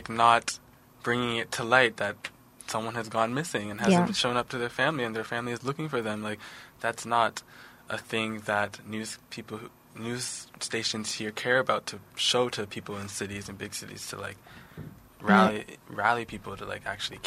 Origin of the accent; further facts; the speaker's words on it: Canada; as a Canadian, as a black Canadian